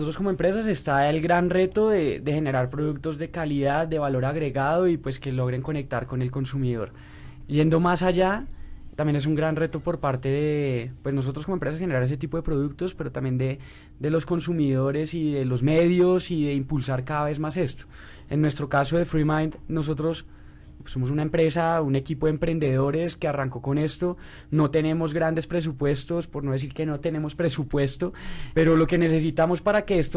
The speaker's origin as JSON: {"language": "Spanish", "country": "Colombia", "said": "estoy seguro que nosotros como colombianos comenzaremos a apoyar esto."}